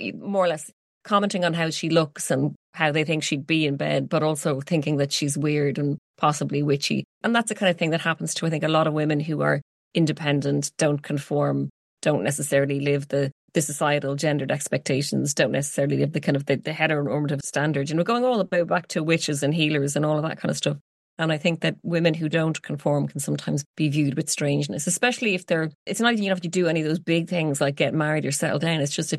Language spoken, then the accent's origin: English; Ireland; growing up in Ireland